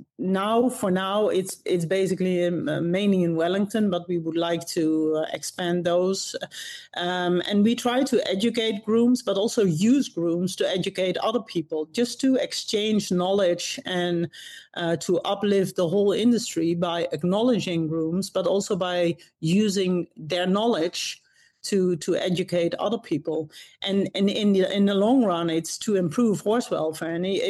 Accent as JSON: {"language": "English", "town": "Hattem", "region": "Gelderland", "country": "Netherlands", "lives_now": "Traverse City, United States", "said": "A little town called Hattem. It's one of the most beautiful towns in the Netherlands, but it's in the north, like close to Zwolle. It's in a rural area with a lot of horses."}